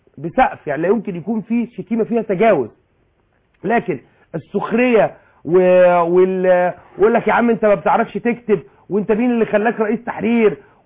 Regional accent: Egypt; انا مواطن عادي من مصر.

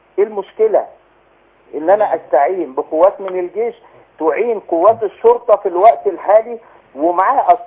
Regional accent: Alexandria, Alexandria Governorate, Egypt; انا من اسكندريه

